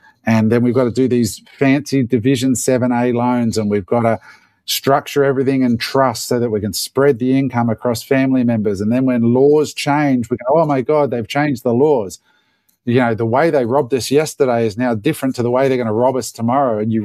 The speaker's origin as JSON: {"language": "English", "country": "Australia", "said": "Now, as an Australian business person, my head exploded"}